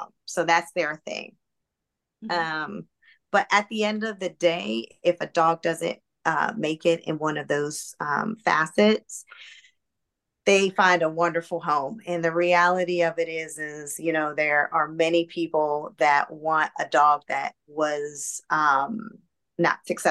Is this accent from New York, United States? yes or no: no; Pittsburgh, Pennsylvania, United States; I grew up in Pittsburgh, so we're huge right. Pittsburgh Steeler fans there.